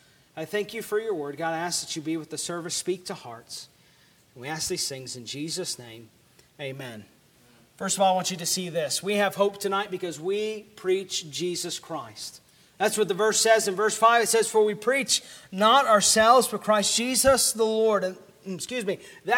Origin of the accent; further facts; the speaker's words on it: the South, United States; Again, I'm from the South. I understand this. So many people will grow up in church.